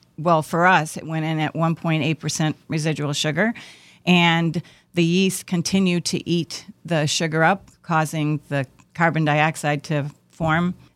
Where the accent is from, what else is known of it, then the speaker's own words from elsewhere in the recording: Ireland; I'm Irish.